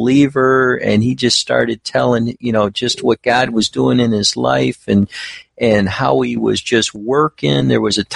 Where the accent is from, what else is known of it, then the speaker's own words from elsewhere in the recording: Ohio, United States; now in Tennessee, United States; well, it doesn't sound like you're from Tennessee. You know, I said, no, I'm from Ohio. I've been down here 3 years.